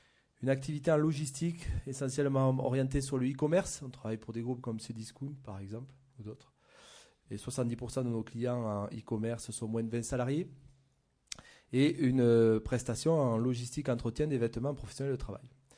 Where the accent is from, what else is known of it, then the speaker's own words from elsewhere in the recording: Nouvelle-Aquitaine, France; Effectivement, mon accent va me trahir puisque vous voyez de suite que je suis basé dans les Landes.